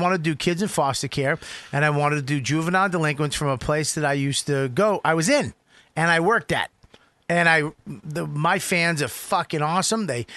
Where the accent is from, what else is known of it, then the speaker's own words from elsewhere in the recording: Boston, Massachusetts, United States; I do that to everybody though. I'm from Boston, that's what we do.